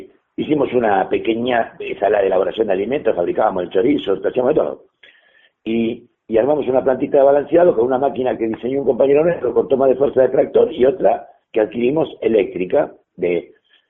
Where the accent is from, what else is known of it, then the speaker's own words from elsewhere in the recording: San Luis, Argentina; yo me crié en San Luis, en chiquito, ¿viste?